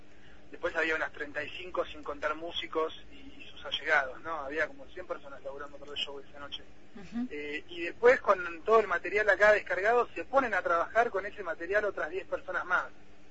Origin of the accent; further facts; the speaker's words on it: La Plata, Buenos Aires Province, Argentina; somos nosotros los platenses.